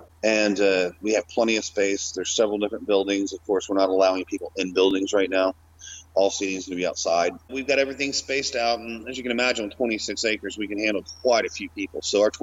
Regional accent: Dallas, Texas, United States; I was born and raised in Dallas, Texas. Went to Baylor University in Waco.

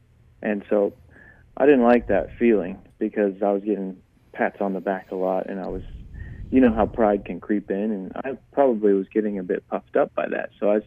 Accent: United States; born there; So I was born here in the States, obviously, and grew up as a pastor's kid

